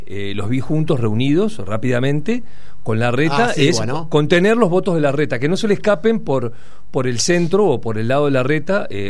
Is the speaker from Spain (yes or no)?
no; Uruguay; yo, por ejemplo, como uruguayo le tengo una profunda admiración